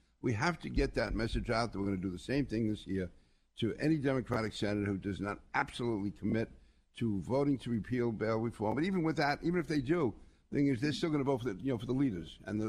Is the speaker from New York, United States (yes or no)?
yes; New York City, New York, United States; now in Nassau County, United States; I grew up in Queens, went to school in Brooklyn, worked in Manhattan. So I'm a lifelong New Yorker. I moved out to Nassau County 50 years ago, but I grew up in New York City.